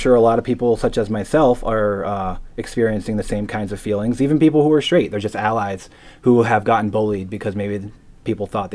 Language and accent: English; New Jersey, United States; also born or lived in Massachusetts; where I grew up in South New Jersey, high school in Central Massachusetts.